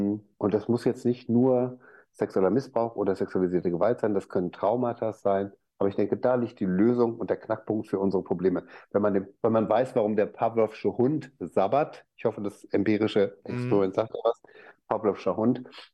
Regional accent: Dortmund, North Rhine-Westphalia, Germany; Ich bin auch gerade in Dortmund, ich komme ja aus Dortmund, ich komme vom Ruhrpott und bin auch jetzt hier in Dortmund

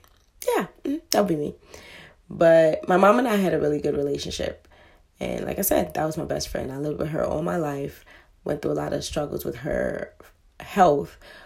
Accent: Brooklyn, New York, United States; also born or lived in Queens / Hartford, Connecticut; I was born and raised in Brooklyn and Queens, New York. Also in Hartford, Connecticut. For those that don't know, I did represent CT for quite some time. Still have some family out there too.

